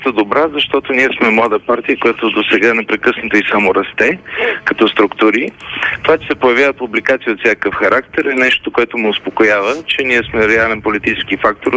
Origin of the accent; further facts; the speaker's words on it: Sofia, Sofia City, Bulgaria; born there; 23-ти мир, където сега живея, но всъщност съм